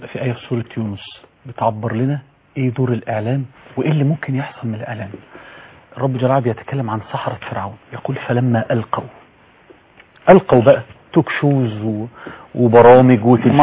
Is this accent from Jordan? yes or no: no; Egypt; انا بتمنى كقارئ من مصر